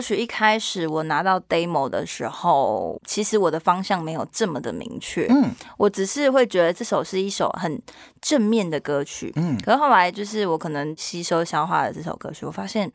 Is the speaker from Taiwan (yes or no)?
yes; Taiwan; first language Taiwanese Hokkien; Chinese is a second language; 我土生土长在台湾，台语也是我就是从小到大的母语。